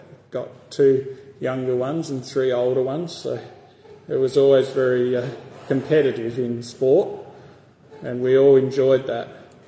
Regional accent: Victor Harbor, South Australia, Australia; born there; now in Tasmania, Australia; I was born in South Australia in a town called Victor Harbour, which is about 2 hours south of Adelaide. So my parents were Christian parents. My mum's family were believers.

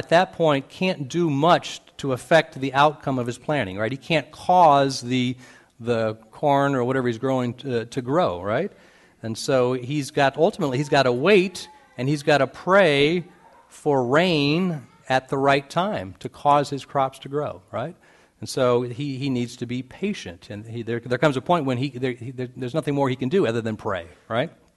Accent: Indiana, United States; But I am from the Midwest. I'm from Indiana originally, and so I've seen a lot of farms.

